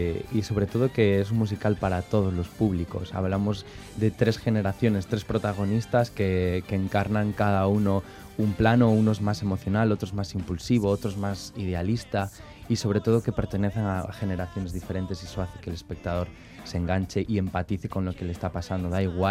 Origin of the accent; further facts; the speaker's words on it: Galicia, Spain; Yo soy de Galicia